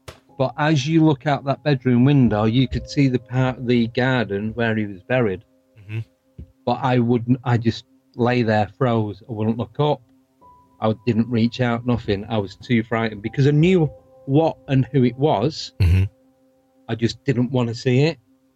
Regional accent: Manchester, North West England, United Kingdom; now in England; Now, I'm from Manchester originally in the northwest of England.

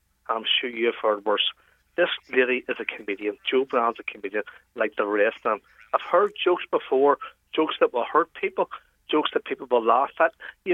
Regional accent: Ireland; We, as the Irish people from this country, understand what jokes are.

